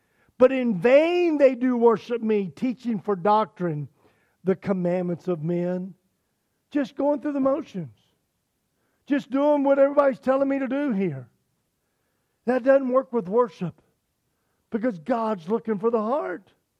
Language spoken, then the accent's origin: English; Chicago, Illinois, United States; also born or lived in Lynchburg, Virginia; I'm from Chicagoland area. I was originally born in Lynchburg, Virginia, but Chicago's my home now in that area.